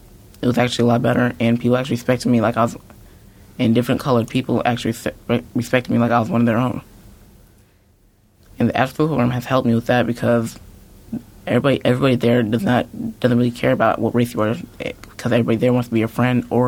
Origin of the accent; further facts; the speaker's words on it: Alabama, United States; I came from Alabama, and I just came up here for the school year, so I'm living with my grandmother right now.